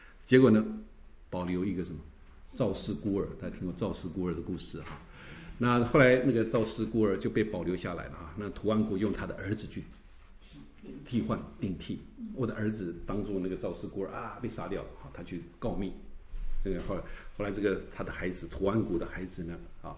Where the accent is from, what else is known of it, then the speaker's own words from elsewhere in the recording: China; 我们中国人比较落叶归根哈，我们中国人总讲说哈，我是属于这个